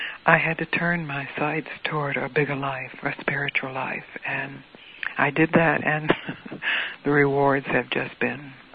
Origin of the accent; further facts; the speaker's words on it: Mississippi, United States; I was brought up in Mississippi. Eli was brought up in New York City.